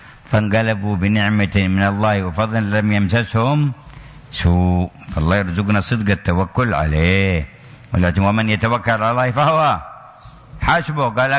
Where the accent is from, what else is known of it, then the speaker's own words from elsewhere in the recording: Yemen; كان في بعض القرى عندنا في اليمن